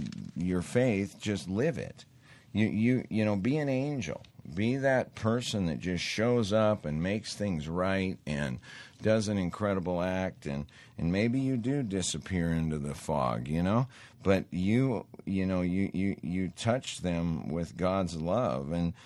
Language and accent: English; Montana, United States; I grew up in Montana, and the Native Americans, there was such a large quantity of them that had relatives in jail